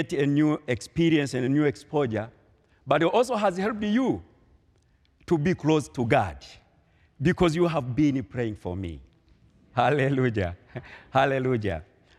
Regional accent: Tanzania; first language Swahili; English is a second language; Dear folks, sometimes my accent can be a challenge to you. In Tanzania, we are speaking Swahili language.

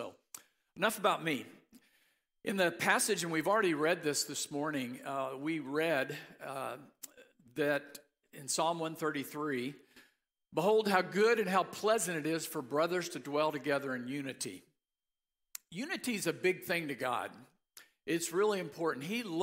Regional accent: Missouri, United States; A few weeks ago, I came across a story from my home state of Missouri

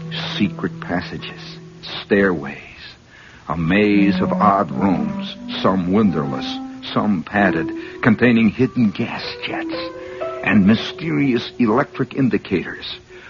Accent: Chicago, Illinois, United States; I'm from Illinois. You know, I was born in Chicago.

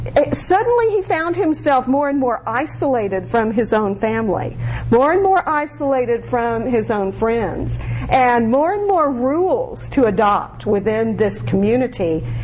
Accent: Albuquerque, New Mexico, United States; a family that I grew up with in Albuquerque, New Mexico

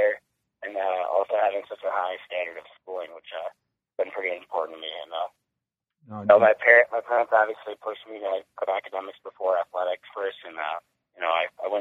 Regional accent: Minnesota, United States; growing up in Minnesota, WCHA or nothing was all the games you watched it forever growing up

